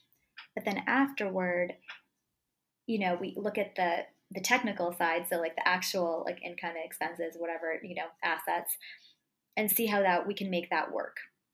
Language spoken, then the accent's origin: English; San Diego, California, United States; moved away as an adult; I had just gotten married and moved cross country. I was born and raised in San Diego my whole life, so I never really lived anywhere else.